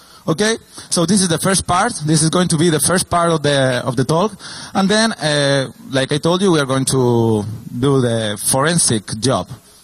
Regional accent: Spain; English is a second language; We are from Spain, okay? This is important to understand the jokes and these kind of things.

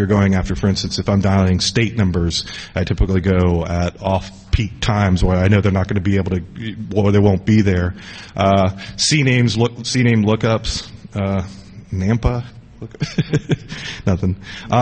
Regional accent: Florida, United States; Florida State, this is my home state.

